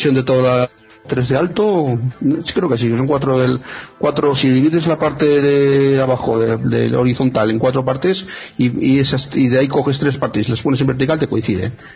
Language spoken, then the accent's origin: Spanish; Toledo, Castilla-La Mancha, Spain; digo al mazapán, que soy toledano